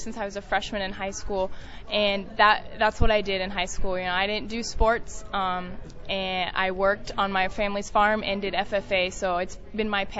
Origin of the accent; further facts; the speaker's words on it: Nebraska, United States; I grew up in Nebraska on a dairy farm, and we have a small bottling plant as well as 1,300 cows.